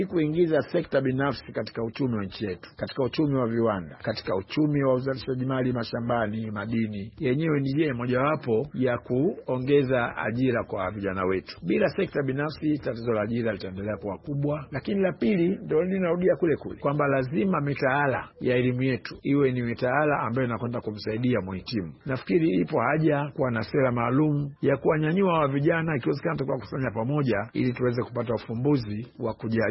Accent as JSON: {"language": "Swahili", "town": "Mchinga", "region": "Lindi", "country": "Tanzania", "tie": "born or raised there", "said": "kwa sababu leo ukienda kule kijijini kwetu Mchinga saa hizi utatafuta vijana waone, wengine wako baharini wanavua, wengine wako mashambani huko wanaokota korosho saa hizi."}